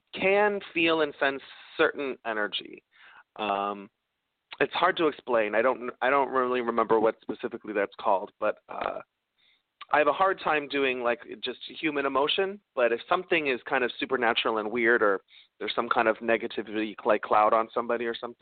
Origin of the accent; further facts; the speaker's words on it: Park Forest, Illinois, United States; I was born in Harvey and I grew up in Park Forest, which is about an hour south of the city.